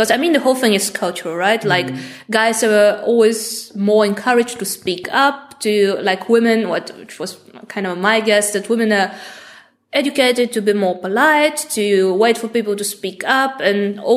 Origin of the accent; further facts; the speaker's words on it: Bulgaria; I come from Bulgaria.